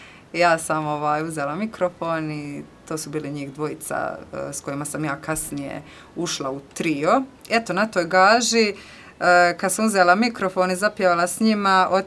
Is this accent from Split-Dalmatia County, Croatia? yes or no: no; Dubrovnik, Dubrovnik-Neretva County, Croatia; now in Zagreb, Croatia; ja sam inače rođena u Dubrovniku, ko što ste već čuli, vareških sam korijena, jer su mi roditelji iz Vareša. Odrasla sam u Dubrovniku, a trenutno živim u Zagrebu.